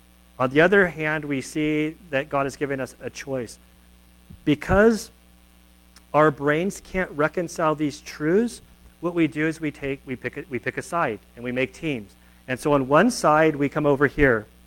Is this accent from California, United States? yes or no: yes; South Lake Tahoe, California, United States; So I grew up in South Lake Tahoe. I love South Lake Tahoe.